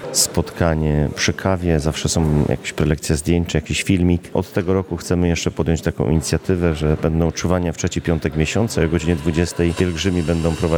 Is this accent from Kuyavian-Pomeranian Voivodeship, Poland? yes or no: no; Chełm Śląski, Silesian Voivodeship, Poland; pochodzę tam z Chełmuśląskiego, gdzie jest tradycja pielgrzymki do Kalwarii Zebrzydowskiej